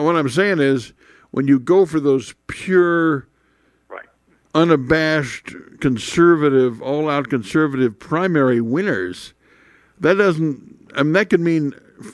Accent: Indiana, United States; I'm from Indiana, which is a huge red state

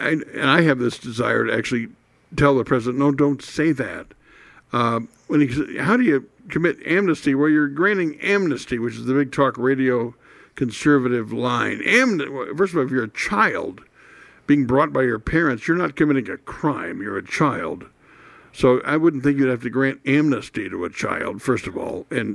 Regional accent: Indiana, United States; But because I grew up in Indiana back in the day when they would run full-page ads in Indianapolis Star

